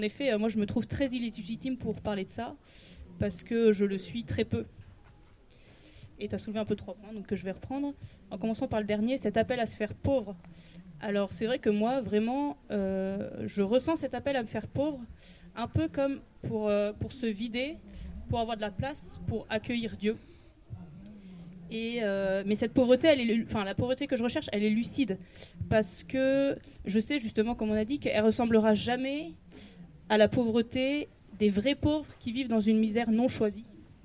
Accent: Brest, Brittany, France; j'ai 30 ans, je viens de Brest en Bretagne.

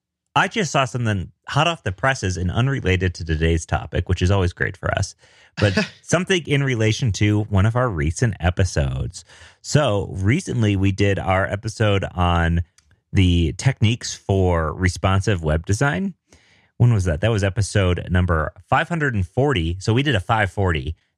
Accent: Denver, Colorado, United States; I'm a developer from Denver.

